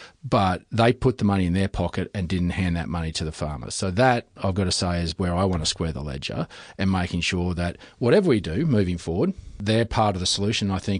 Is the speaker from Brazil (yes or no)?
no; Queensland, Australia; Because I come from Western Queensland, and we feel aggrieved.